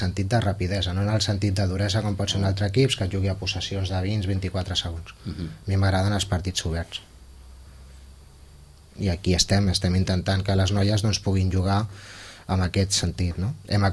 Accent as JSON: {"language": "Catalan", "town": "Santa Coloma", "region": "Catalonia", "country": "Spain", "said": "A veure, jo, com ja sabeu, jo sóc de Santa Coloma."}